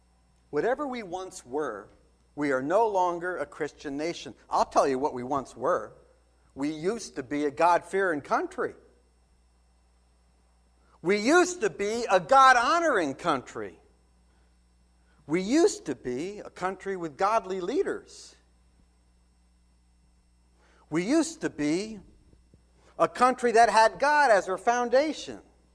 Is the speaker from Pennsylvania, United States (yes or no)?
no; Summit, New Jersey, United States; I was born in Summit, New Jersey 51 years ago. I grew up in this country.